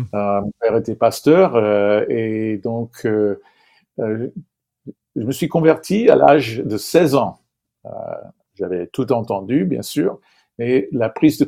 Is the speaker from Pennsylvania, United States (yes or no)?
no; Oregon, United States; je suis originaire effectivement des États-Unis, de l'État d'Oregon, de la côte nord-ouest des US. Je suis le fils d'une mère syro-libanaise et d'un père baptiste suédois.